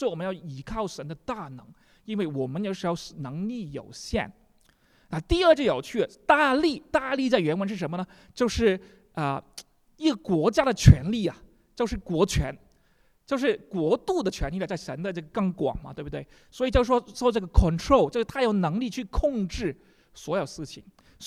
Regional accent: China; 到最后我要讲我们中国人常说那个人之将死什么结雅善

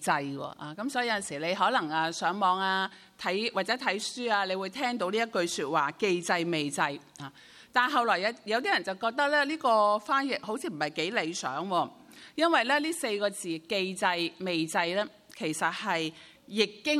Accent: Hong Kong; now in United Kingdom; 就比如嚇我哋香港人移居到嚟英國

